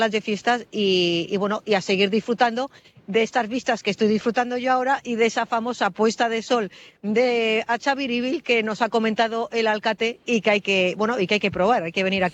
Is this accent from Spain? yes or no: yes; Andalusia, Spain; now in Sopela, Spain; Bueno, pues yo soy el andaluz alcalde de Sopela.